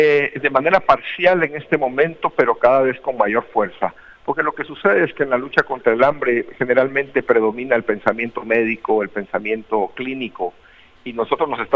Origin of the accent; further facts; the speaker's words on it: Guatemala; now in Montreal, Canada; Yo soy de Guatemala, exactamente, y trabajo en la Universidad McGill en Montreal, Canadá.